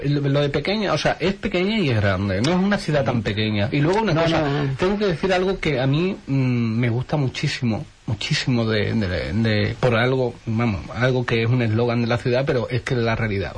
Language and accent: Spanish; Huelva, Andalusia, Spain; las cosas más bonitas me han ocurrido en Huelva, porque era mi tierra, son la gente, y claro, y donde vaya siempre hablo de Huelva, soy de Huelva y me gusta mucho Huelva.